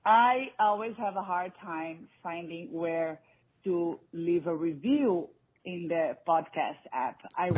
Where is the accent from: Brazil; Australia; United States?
Brazil; moved away; I am originally from Brazil.